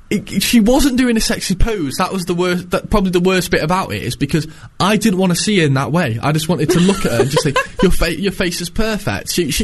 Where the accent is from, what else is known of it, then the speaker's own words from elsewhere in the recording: Stoke-on-Trent, West Midlands, United Kingdom; I'm from Stoke-on-Trent. 40 minutes.